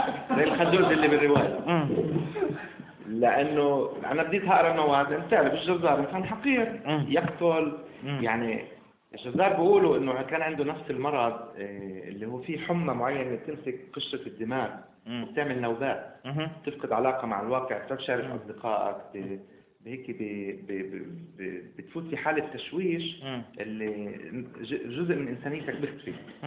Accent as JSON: {"language": "Arabic", "country": "Palestine", "said": "أنا دائما بقول يعني أنا فلسطيني أكتب رواية"}